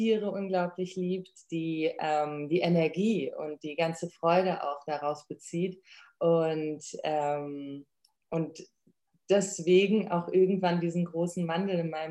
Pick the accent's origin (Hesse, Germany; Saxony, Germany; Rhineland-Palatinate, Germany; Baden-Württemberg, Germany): Hesse, Germany; Bad Vilbel; Ich bin in Bad Vilbel groß geworden und da gab es den, oder gibt es immer noch den Dottenfelder Hof